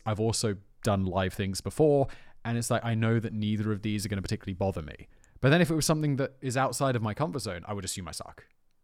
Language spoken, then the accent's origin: English; United Kingdom; I feel we're British. We've eaten a lot of Indian food.